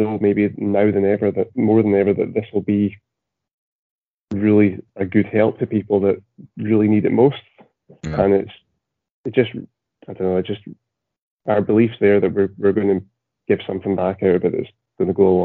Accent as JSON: {"language": "English", "region": "Scotland", "country": "United Kingdom", "said": "we're predominantly from the Highlands, where we started this off."}